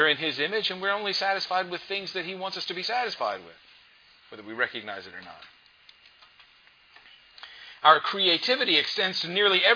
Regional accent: Memphis, Tennessee, United States; I'm from Memphis, and it's very warm there

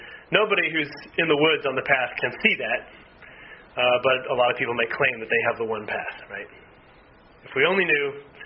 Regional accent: New England, United States; And then lots of other places too, but I'm from New England, so.

